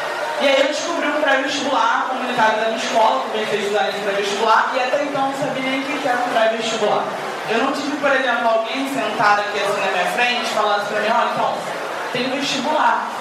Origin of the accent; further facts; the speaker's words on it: Rio de Janeiro, Brazil; também sou favelada, não aqui na Maré, eu sou do São José Operário, na Praça Seca